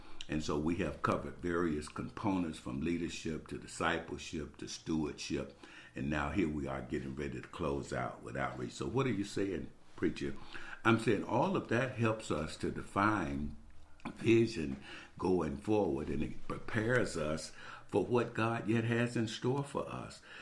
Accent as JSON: {"language": "English", "town": "Birmingham", "region": "Alabama", "country": "United States", "tie": "born or raised there", "said": "I remember vividly when I was growing up in Birmingham, Alabama, it seemed like Christmas took for years to come."}